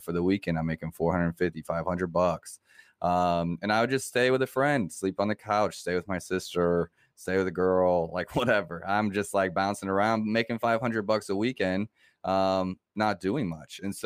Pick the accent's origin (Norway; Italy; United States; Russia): Russia; Moscow; also born or lived in Africa / Montreal, Canada; So, like a lot of my listeners know, I grew up traveling abroad. I grew up in Africa, Moscow, born in Montreal. As a kid, was just traveling a lot.